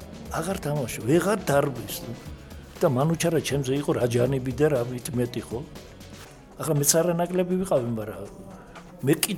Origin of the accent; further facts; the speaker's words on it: Batumi, Adjara, Georgia; არა ბათუმელი ვარ მე, ბათუმი ვარ.